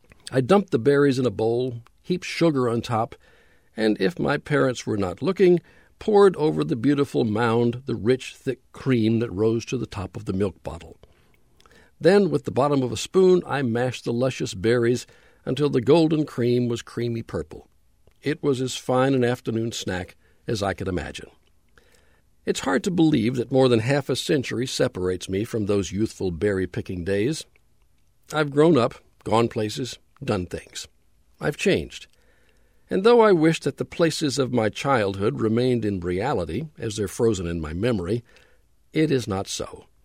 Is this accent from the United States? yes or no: yes; Louisiana, United States; When I was growing up in North Louisiana, the road we lived on intersected with Highway 171 just beyond Dead Man's Curve.